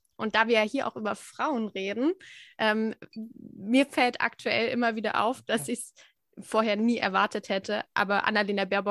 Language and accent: German; East Germany, Germany; das fand ich auch als Ostdeutsche